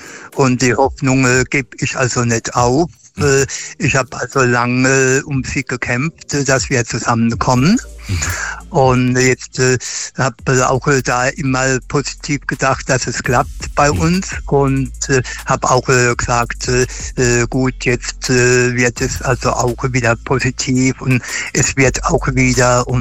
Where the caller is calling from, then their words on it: Ludwigshafen, Rhineland-Palatinate, Germany; Ich komme aus Ludwigshafen.